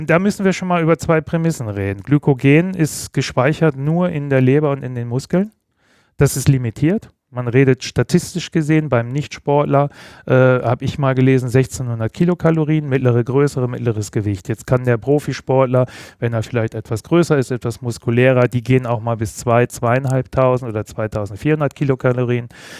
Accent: Bremen, Germany; born there; Nee, ich bin tatsächlich gebürtiger Bremer

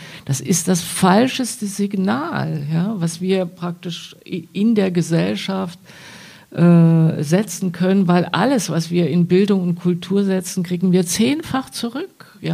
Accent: East Germany, Germany; als Ostdeutsche ein paar politische Fragen immer noch durchzuverhandeln

